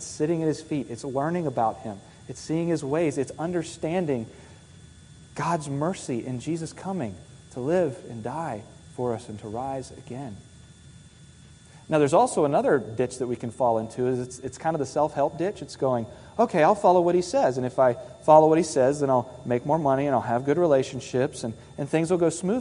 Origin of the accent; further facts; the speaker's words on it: Virginia Beach, Virginia, United States; I grew up in Virginia Beach, and we would vacation in the Outer Banks of North Carolina. I lived at the beach, I vacationed at a different beach.